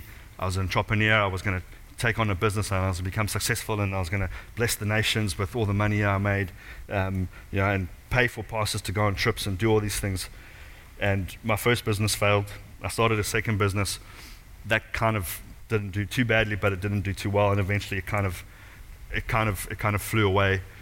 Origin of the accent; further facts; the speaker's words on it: South Africa; now in United Kingdom; I keep saying to people as a South African, we're at the bottom of the world.